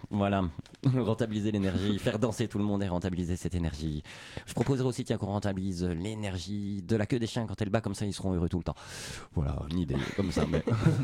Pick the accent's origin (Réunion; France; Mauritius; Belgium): Belgium; Liège, Wallonia; Ah bah écoutez, moi je suis de Liège.